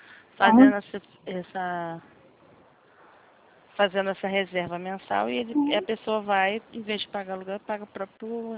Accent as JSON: {"language": "Portuguese", "region": "Rio de Janeiro", "country": "Brazil", "said": "Sou do Rio. Do centro da cidade aqui. Eu sou da central. Do centro da cidade."}